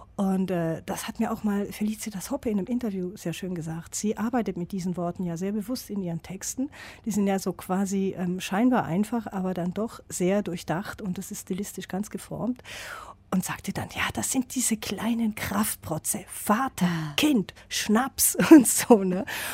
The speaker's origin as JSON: {"language": "German", "country": "Switzerland", "said": "Ich bin ja Schweizerin."}